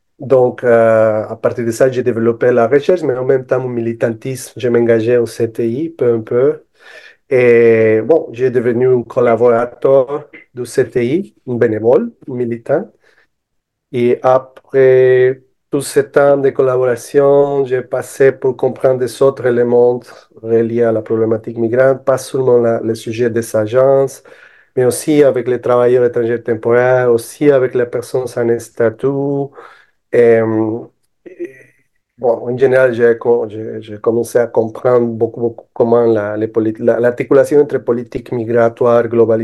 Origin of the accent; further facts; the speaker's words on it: Bolivia; French is a second language; moved away as an adult; now in Montreal, Canada; je viens de la Bolivie, j'arrive comme étudiant international en 2012 pour faire un doctorat en éducation à l'Université McGill, ici à Montréal.